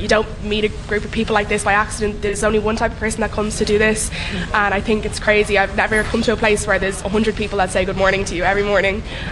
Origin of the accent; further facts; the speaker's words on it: Dublin, Leinster, Ireland; I'm 18, I'm from Dublin, and I'm at university at the minute